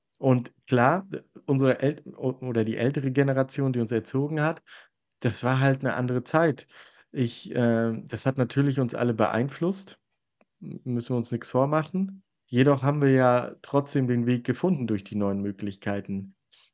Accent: Northern Germany, Germany; ich bin Norddeutscher

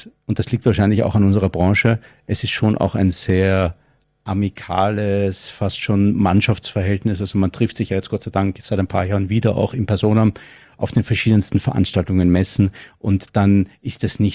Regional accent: Austria; als Österreicher sage ich jetzt mal eine Ski-Alpin-Analogie

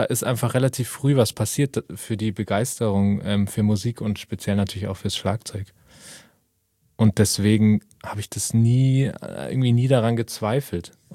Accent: Switzerland; Ich bin ja eigentlich Schweizer

